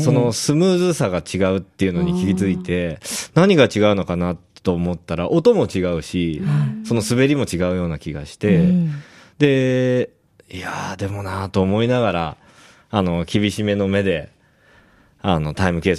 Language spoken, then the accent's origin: Japanese; Chiba, Japan; 千葉市内ですね。